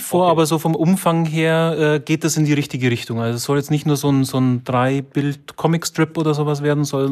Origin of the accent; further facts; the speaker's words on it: Trier, Rhineland-Palatinate, Germany; komme aus Trier